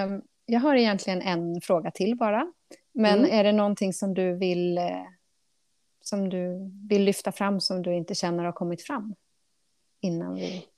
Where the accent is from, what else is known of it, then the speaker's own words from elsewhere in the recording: Norrtälje, Stockholm County, Sweden; Jag kommer ju från Norrtälje, så det är ju Uppsala har jag ju varit i mycket.